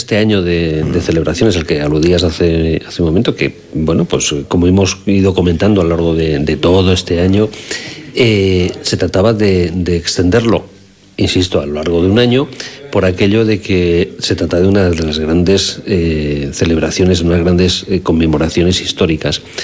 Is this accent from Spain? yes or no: yes; Castile and León, Spain; somos montañeses, estamos al lado de Cantabria, pero somos castellanos. Y somos tan sumamente castellanos, tan castellanos